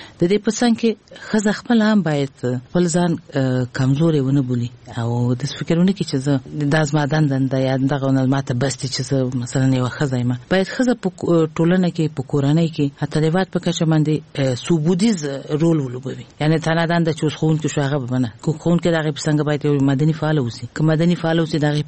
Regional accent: Kabul, Afghanistan; also born or lived in Balkh; هیواد کې لوی شوی ما ابتدایي ښوونځی ما د کابل په ښار کې چې موږ د کابل ښار نه یو یعنی د ولایت وایم خو دلته لوی شوی ما د کابل په ښار کې مې ابتدایي زده کړې کړي دي.

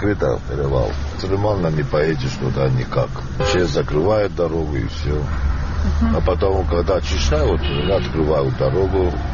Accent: South Ossetia, Georgia; С Южной Осетии, да.

